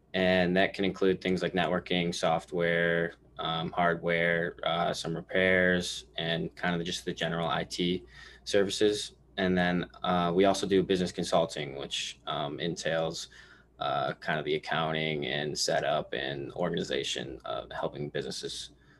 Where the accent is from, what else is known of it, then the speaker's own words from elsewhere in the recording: Northville, Michigan, United States; I am the business development manager for All Rights Group. And I'm from Northville, Michigan. So, you know, a little bit ways away from Grosse Pointe.